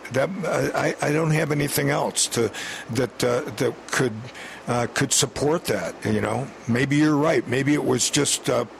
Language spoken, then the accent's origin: English; New York, United States; I like to think that coming from New York State, I would have been loyal to my home state and gone and joined one of the regiments from upstate New York.